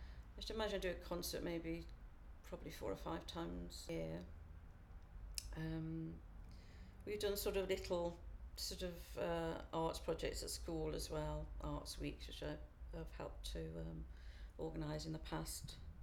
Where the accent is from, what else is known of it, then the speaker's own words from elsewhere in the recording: Gateshead, North East England, United Kingdom; I'm originally from the northeast, actually. I was brought up in Gateshead